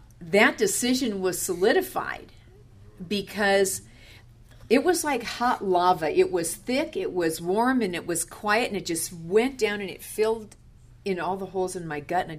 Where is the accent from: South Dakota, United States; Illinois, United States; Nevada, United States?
South Dakota, United States; born there; I had always wanted to be a Southern Belle, and I was born in South Dakota. So I started in the South, south of the Dakotas.